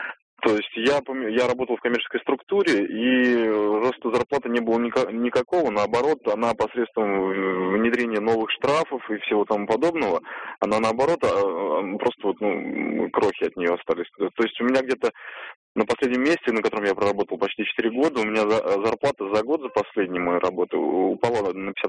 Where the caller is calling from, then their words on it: Moscow, Russia; я звоню из Москвы.